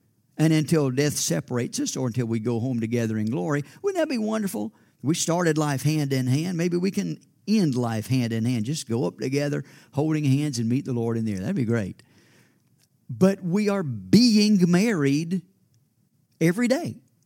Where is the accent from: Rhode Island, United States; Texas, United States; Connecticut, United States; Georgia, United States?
Georgia, United States; But she grew up in southern Pennsylvania. I grew up in South Georgia.